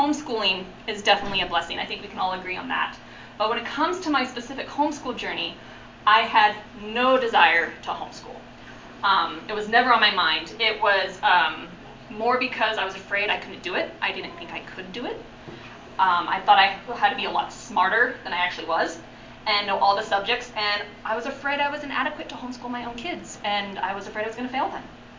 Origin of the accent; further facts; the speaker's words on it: Jerome, Idaho, United States; I was born and raised in Jerome.